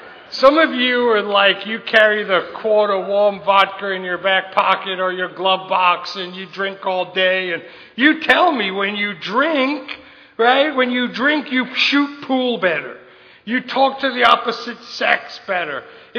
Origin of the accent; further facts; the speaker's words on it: the north of England, United Kingdom; I'm born and raised in England to an English family, but over the years, I've lost my accent.